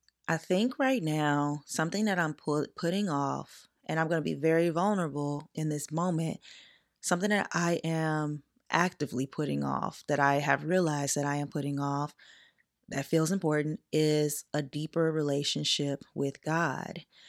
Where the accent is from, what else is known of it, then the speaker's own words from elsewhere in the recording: Southern United States, United States; And the biggest thing about it is growing up, I grew up in the Bible Belt. So when you grow up down there where I grew up